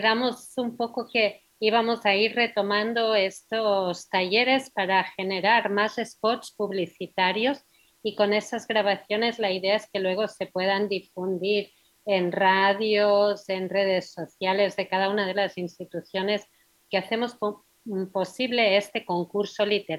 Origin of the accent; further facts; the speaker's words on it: Barcelona, Catalonia, Spain; moved away as an adult; now in Ecuador; yo soy de Barcelona, vivo 18 años ya aquí en Ecuador